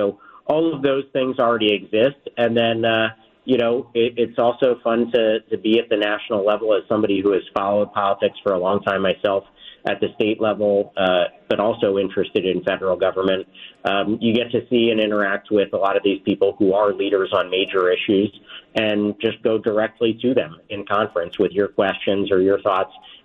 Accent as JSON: {"language": "English", "region": "Pennsylvania", "country": "United States", "said": "I congratulated him on his win and reminded him that I was from Pennsylvania."}